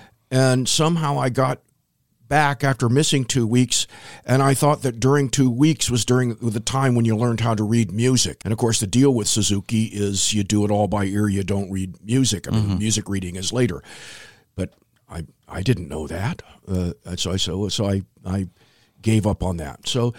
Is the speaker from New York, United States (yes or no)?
no; Anchorage, Alaska, United States; born there; now in St. Petersburg, United States; No, I was born in Anchorage, Alaska.